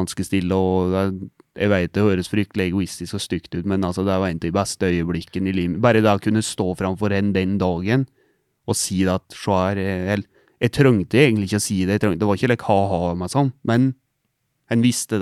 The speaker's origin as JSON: {"language": "Norwegian", "region": "Innlandet", "country": "Norway", "said": "jeg liker jo Helmen i Gudbrandsdalen der jeg kommer fra, i nærheten da, liksom, så det er jo innlandet"}